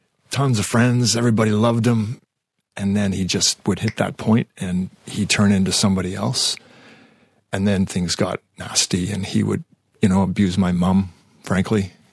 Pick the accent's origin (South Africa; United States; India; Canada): Canada; Vancouver, British Columbia; also born or lived in Toronto; I was born in Toronto in the east, and then we moved to the west in Vancouver.